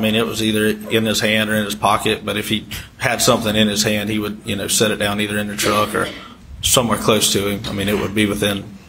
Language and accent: English; South Carolina, United States; I grew up in Hampton County. Grew up around Paul and Maggie. I went to school at Wade Hampton. Played sports with Buster growing up, and just were lifelong friends.